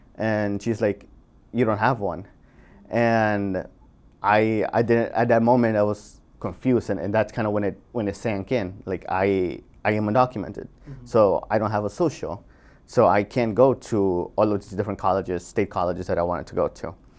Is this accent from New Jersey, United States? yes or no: yes; New Jersey, United States; also born or lived in Lima, Peru; I was born in Lima, Peru, grew up in New Jersey, and currently I'm a PhD student at Yale studying molecular biochemistry and biophysics.